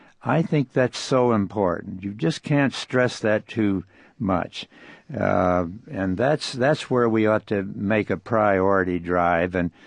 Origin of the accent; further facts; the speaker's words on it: South Dakota, United States; I'm not saying we're entirely free of the danger of dust that we saw out there when I was growing up in South Dakota